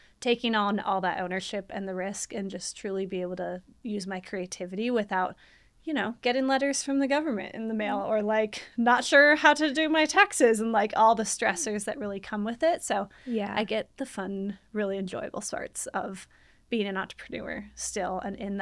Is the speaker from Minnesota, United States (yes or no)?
yes; Minnesota, United States; now in Lincoln, United States; I am originally Minnesotan. I'm a transplant here in Lincoln, but I've been here for, 12, 13 years now, so Lincoln is my home.